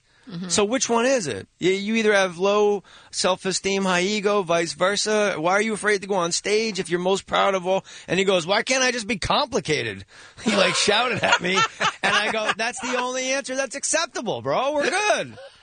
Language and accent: English; New Jersey, United States; Eddie Collins is now the chief of police in my home state of New Jersey, Bean.